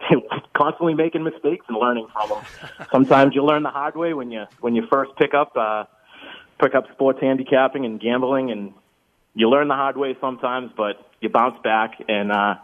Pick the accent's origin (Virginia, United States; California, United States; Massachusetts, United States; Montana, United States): Massachusetts, United States; Woburn; I'm from Woburn.